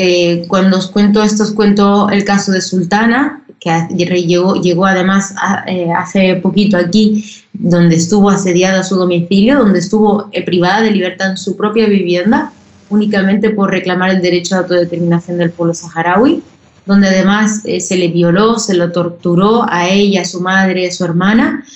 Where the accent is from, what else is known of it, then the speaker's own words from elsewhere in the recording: Tindouf, Tindouf Province, Algeria; como yo y como mi familia, que nos criamos en Tinduf, en los campamentos de refugiados de Tinduf, unos campamentos que llevan ya también más de 46 años